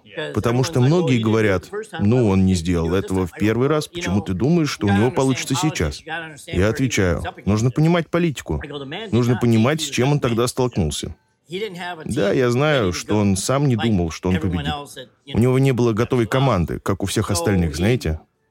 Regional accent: Sturgis, Michigan, United States; из моего родного города Стерджес, Мичиган

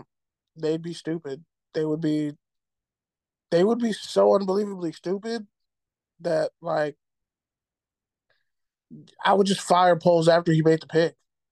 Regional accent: California, United States; And I'm from Cali. I watched both those cats.

